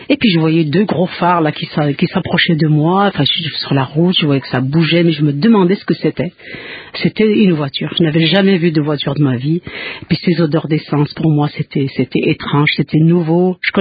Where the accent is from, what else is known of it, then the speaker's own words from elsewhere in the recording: Kabylia, Algeria; Je suis originaire d'Afrique du Nord, donc d'Algérie. Donc en Algérie, je suis née en Petite Kabylie. Donc la Petite Kabylie, c'est une partie de l'Algérie qui est dans les montagnes. Donc je suis née dans les montagnes, dans un petit village de Kabylie. Je suis née en 1947.